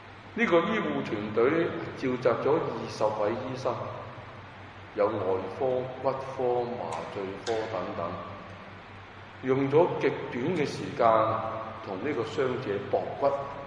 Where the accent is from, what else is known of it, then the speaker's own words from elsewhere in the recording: Hong Kong; 我们香港人对香港的医疗服务，我们感到骄傲